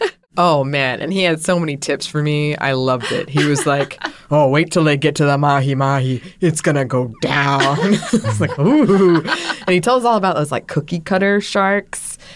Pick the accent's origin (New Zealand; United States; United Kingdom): United States; Gulf Shores, Alabama; I fished quite a bit growing up in Gulf Shores, Alabama. Well, not there, but near there.